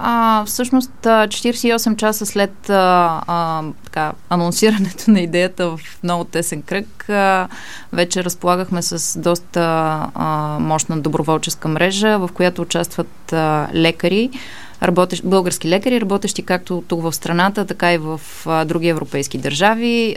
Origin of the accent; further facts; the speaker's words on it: Ruse, Ruse Province, Bulgaria; Израснала съм в Русенската болница и в нейната реанимация.